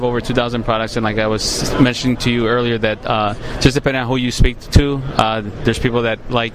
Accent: Chicago, Illinois, United States; And I'm originally here from Chicago

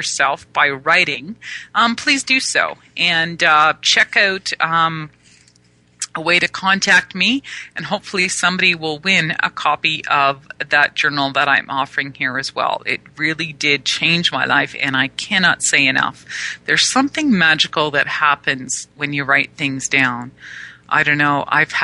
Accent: Canada; I mean, not Canadian, but I am Canadian.

